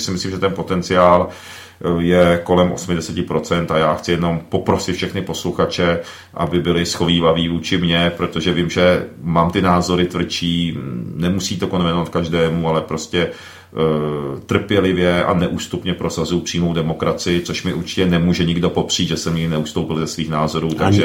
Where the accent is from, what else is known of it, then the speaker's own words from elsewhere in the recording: Zlín Region, Czechia; jsme ze Zlínského kraje z Moravy a prostě pocházím z věřící moravské rodiny.